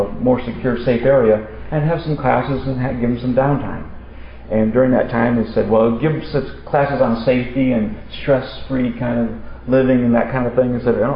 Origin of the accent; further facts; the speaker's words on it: South Lyon, Michigan, United States; When I go to the South and I talk in Southern churches, I tell them I'm from the South, Southern Michigan, and also the city's name is South Lyon.